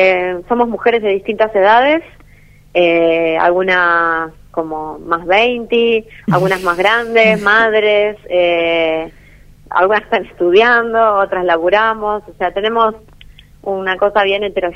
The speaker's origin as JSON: {"language": "Spanish", "region": "Buenos Aires", "country": "Argentina", "said": "como somos de acá, de Buenos Aires, no salimos de manera formal en el carnaval."}